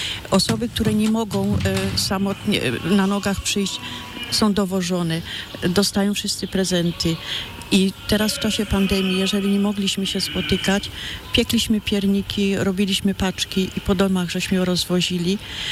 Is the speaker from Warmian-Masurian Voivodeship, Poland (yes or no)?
no; Ozimek, Opole Voivodeship, Poland; bo pochodzę z gminy Ozimek, z parafii w Delakach.